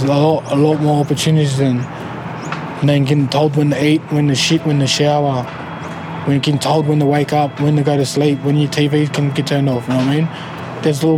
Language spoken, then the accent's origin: English; Kempsey, New South Wales, Australia; 23, and I'm from Kempsey, yeah? Dangari tribe, yeah.